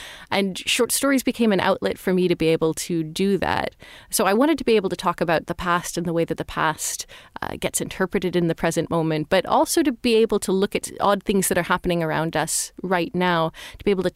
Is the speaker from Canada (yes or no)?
yes; Toronto, Ontario, Canada; I'm from Toronto originally